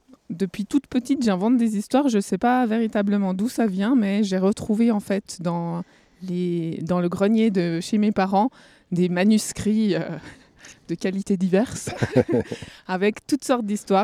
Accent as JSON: {"language": "French", "town": "Les Avants", "region": "Vaud", "country": "Switzerland", "tie": "born or raised there", "moved": "as an adult", "said": "J'ai grandi en fait aux Avants, donc tous mes souvenirs d'enfance y sont et puis j'ai quitté les Avants quand j'avais une vingtaine d'années"}